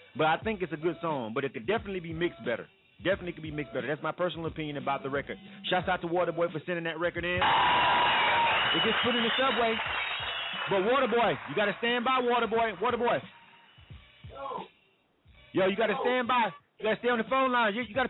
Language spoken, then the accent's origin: English; California, United States; You know, I'm from the Bay, but my family them.